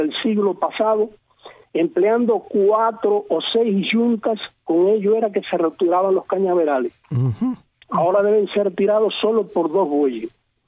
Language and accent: Spanish; Cuba; soy el único cubano que viviendo en Cuba ha venido a Estados Unidos con el único propósito de conocer este país.